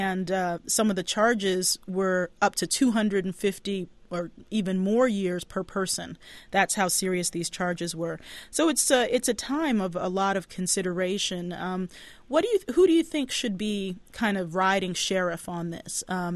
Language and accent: English; Baltimore, Maryland, United States; So let's start with Baltimore, my hometown.